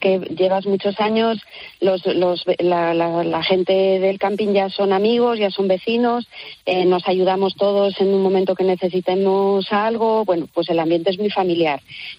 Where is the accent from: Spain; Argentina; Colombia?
Spain; Oviedo, Asturias; Nosotros somos de Oviedo.